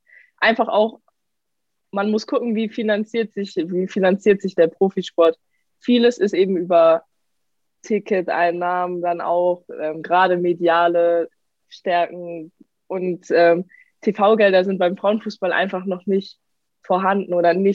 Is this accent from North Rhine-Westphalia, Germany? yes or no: no; Karlsruhe, Baden-Württemberg, Germany; ich komme aus Karlsruhe und das sind so 2,5-3 Stunden Fahrt nach München.